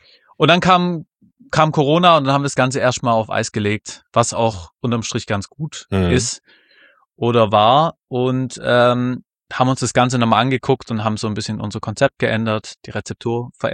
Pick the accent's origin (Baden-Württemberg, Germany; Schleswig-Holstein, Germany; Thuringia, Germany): Baden-Württemberg, Germany; Fellbach; Wir kommen aus dem Remstal, also aus Fellbach. Das heißt, wir hatten auf jeden Fall, also der Max aus Beudelsbach, also Remstal insgesamt, der Max aus Beudelsbach, ich aus Fellbach.